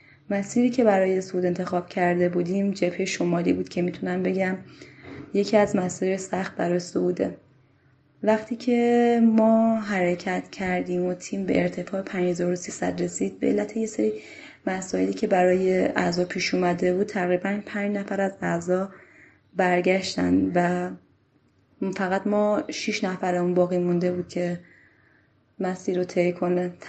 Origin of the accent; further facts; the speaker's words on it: Afghanistan; وقتی میفهمن ما افغانستانی هستیم